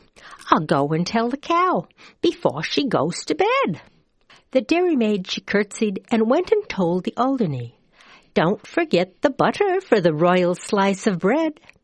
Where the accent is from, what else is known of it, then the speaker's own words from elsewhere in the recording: Wisconsin, United States; because I grew up in Wisconsin, I figured that was kind of like, that was official.